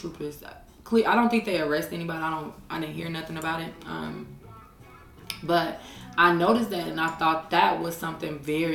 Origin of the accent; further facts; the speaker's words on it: Champaign, Illinois, United States; I'm very proud because I'm from Champaign, Illinois, and I grew up in a very diverse city.